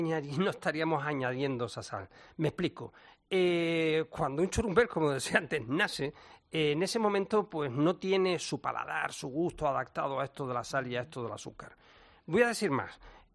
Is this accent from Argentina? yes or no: no; Canary Islands, Spain; los traseros en España los estás viendo en mi tierra, en Canarias